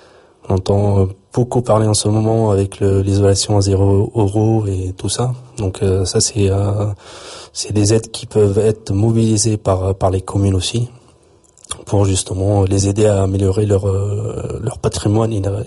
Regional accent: Tunisia; moved away as an adult; now in France; moi, je suis arrivé en France de Tunisie, donc il y a une douzaine d'années, justement pour poursuivre mes études

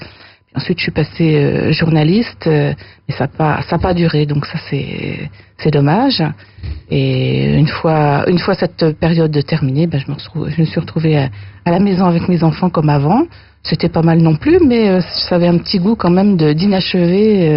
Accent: Montreuil, Île-de-France, France; Mais moi, je suis née dans la région parisienne, dans le 9-3 à Montreuil.

